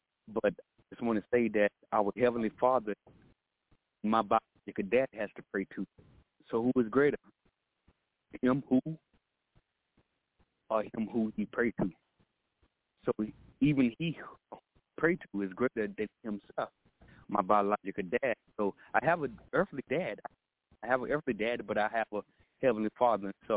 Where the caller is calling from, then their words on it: Killeen, Texas, United States; I'm calling from Texas, out here in Killeen.